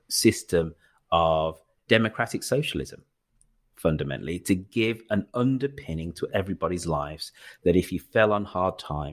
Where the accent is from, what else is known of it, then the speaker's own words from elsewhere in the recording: Birmingham, West Midlands, United Kingdom; So I'm a Brummie